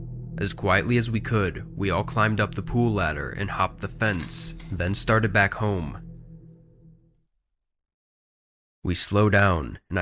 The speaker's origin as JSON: {"language": "English", "region": "Midwest", "country": "United States", "tie": "born or raised there", "said": "My friends and I grew up in the Midwest, and if you know anything about the Midwest, it's that there's nothing fun to do."}